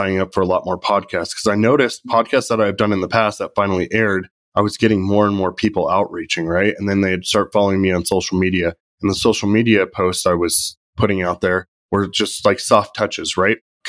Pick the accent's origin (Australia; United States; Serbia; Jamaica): United States; Prescott, Arizona; I'm from Prescott, Arizona.